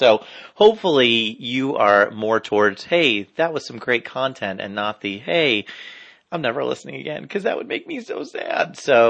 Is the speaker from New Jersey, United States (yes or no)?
yes; New Jersey, United States; now in Ohio, United States; Here, so that was my home state of New Jersey. In my current state of Ohio, so just up the road